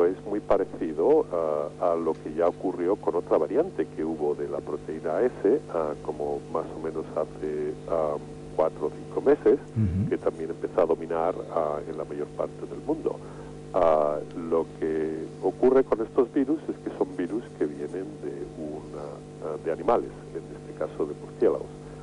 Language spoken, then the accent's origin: Spanish; Castile, Spain; No, yo no soy catalán, yo soy castellano.